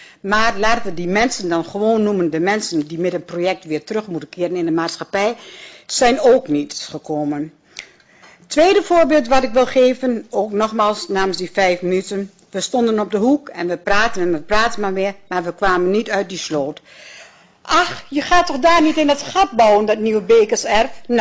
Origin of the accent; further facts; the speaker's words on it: Nieuw-Schonebeek, Drenthe, Netherlands; uit Nieuw-Schonebeek en ik bedank u hartelijk